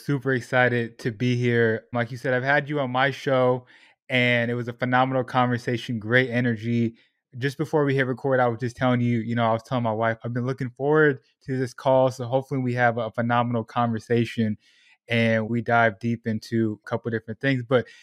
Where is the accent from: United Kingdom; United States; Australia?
United States; Sacramento, California; also born or lived in Portland, Oregon; I was born in Southern California, moved to Portland, Oregon, where there are even less Puerto Ricans out there. And then on my 13th birthday, I was in a U-Haul driving to Sacramento, California. And that's where I tell people that's where I grew up